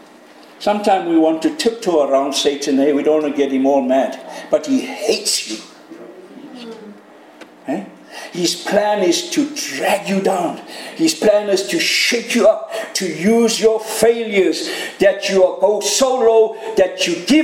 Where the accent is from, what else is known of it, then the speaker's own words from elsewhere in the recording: Canada; Just kidding, I'm a Canadian too.